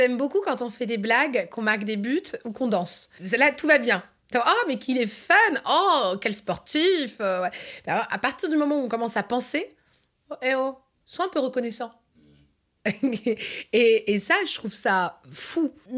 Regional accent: France; en tant que Français et Française, on a de la chance

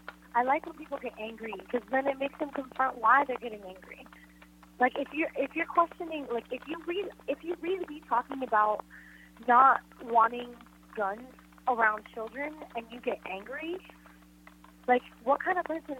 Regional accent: Florida, United States; Florida is my home state, so I was personally affected in probably a greater way

